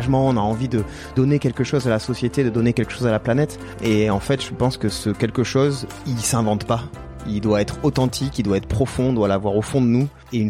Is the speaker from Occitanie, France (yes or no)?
yes; Tarbes, Occitanie, France; born there; Je suis né à Tarbes, ouais, qui est au pied des Pyrénées, devant la chaîne des Pyrénées, au pied du Pic du Midi.